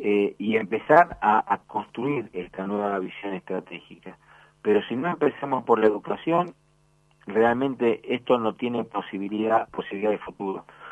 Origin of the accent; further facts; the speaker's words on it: Argentina; que si somos los argentinos que queremos explotar